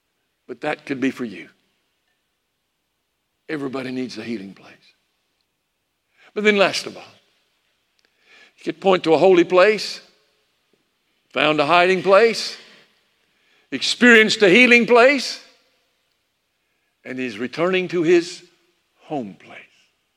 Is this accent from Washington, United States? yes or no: no; Salisbury, North Carolina, United States; also born or lived in Greensboro; We moved to Salisbury for the night in the sermon after my third grade year. Spent most of my growing up years in Salisbury. Got through high school.